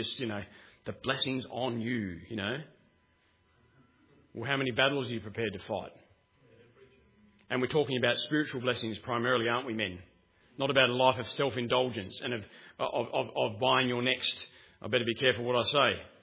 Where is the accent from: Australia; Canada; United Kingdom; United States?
Australia; I'm an Australian